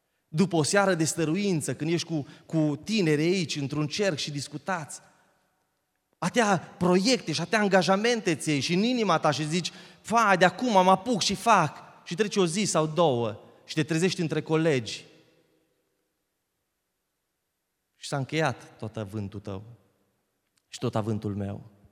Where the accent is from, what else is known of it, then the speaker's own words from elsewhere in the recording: Italy; Eram adolescent, am crescut în Italia, eram din familie de pocăiți.